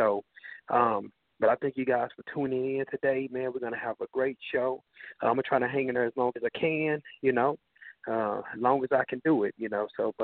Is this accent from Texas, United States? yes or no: yes; Fort Worth, Texas, United States; You know, I'm from Fort Worth, as you know, and a lot of people call it Funky Town.